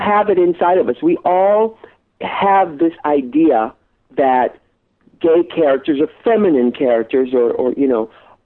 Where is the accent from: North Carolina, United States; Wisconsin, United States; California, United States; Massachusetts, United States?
California, United States; San Diego; when I was growing up in San Diego, I would go to the beach on the bus because we didn't live near the beach.